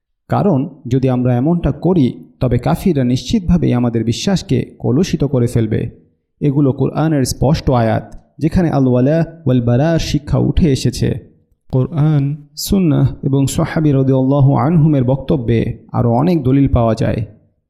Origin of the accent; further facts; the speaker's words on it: United States; যদিও আমি আমেরিকাতেই বড় হয়েছি।